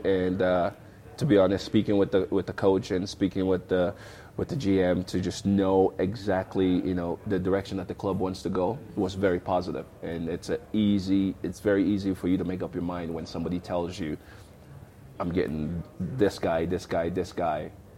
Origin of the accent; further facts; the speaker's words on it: California, United States; also we played in Orange County Blue Stars when we were growing up in California.